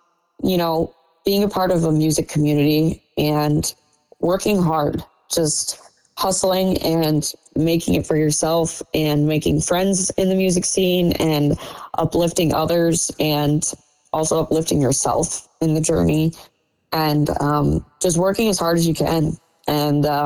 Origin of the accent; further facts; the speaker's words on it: Trenton, Michigan, United States; now in Wyandotte, United States; So I'm from the Metro Detroit area. I'm actually from Downriver. I grew up in Trenton. I'm currently in Wyandotte, but yeah, I've always lived in the Metro Detroit area.